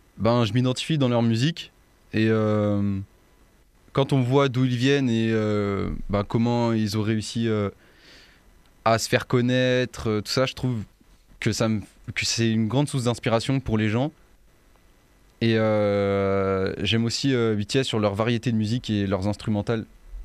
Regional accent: Ambérieu-en-Bugey, Auvergne-Rhône-Alpes, France; j'ai 17 ans, je suis originaire d'Amberieu

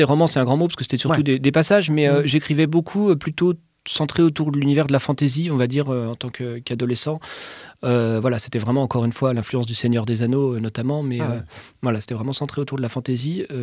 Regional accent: Chalon-sur-Saône, Bourgogne-Franche-Comté, France; j'ai grandi à Chalon-sur-Saône, hein, c'est là où j'ai fait ma plus grosse scolarité.

